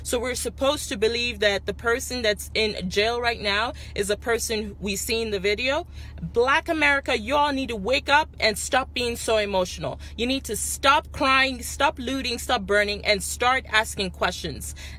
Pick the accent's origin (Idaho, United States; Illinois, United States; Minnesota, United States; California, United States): Minnesota, United States; Minneapolis; I was born in Minneapolis. The hospital where George Floyd supposedly took his last breath is where I took my first breath, so I'm very concerned about what's happening right now in my home state.